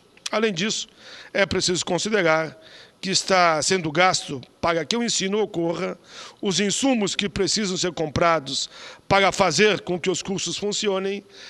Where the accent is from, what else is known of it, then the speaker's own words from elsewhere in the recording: Rio Grande do Sul, Brazil; senador Pimentel, que o meu estado, o Rio Grande do Sul